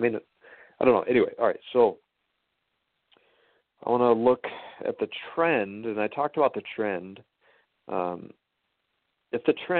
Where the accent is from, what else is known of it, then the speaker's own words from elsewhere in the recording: South Dakota, United States; I mean, I just, you know, I'm from South Dakota.